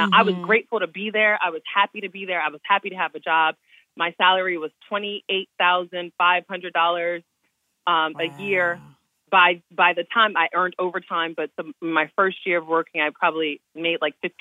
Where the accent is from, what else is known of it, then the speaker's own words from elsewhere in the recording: New Jersey, United States; I mean, growing up in the Oranges is so close, and outside of Newark is so close to the city.